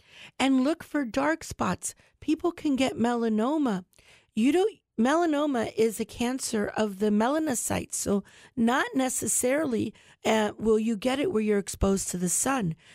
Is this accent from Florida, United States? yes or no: yes; Charlotte County, Florida, United States; As you know, my family came from Cuba in 1947. So I grew up here in Charlotte County. My family's been here since 1960.